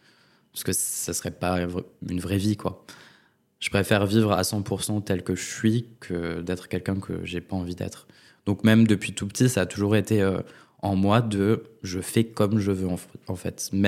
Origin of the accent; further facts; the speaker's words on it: Grand Est, France; j'étais dans le collège près de chez moi, en Lorraine.